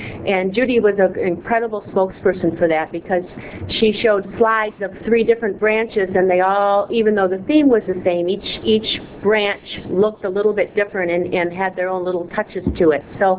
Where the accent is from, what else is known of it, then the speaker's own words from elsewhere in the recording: Saginaw, Michigan, United States; moved away as an adult; Before that, I worked as a children's assistant in a 5-system branch in Michigan, Saginaw